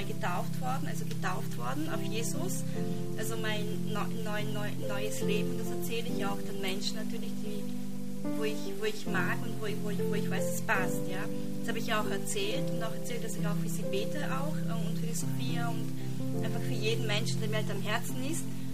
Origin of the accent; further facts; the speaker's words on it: Tyrol, Austria; weil ich komme aus Tirol